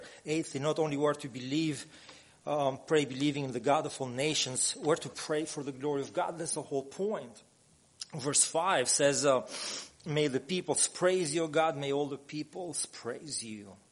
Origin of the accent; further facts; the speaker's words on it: Albania; he heard that I was from Albania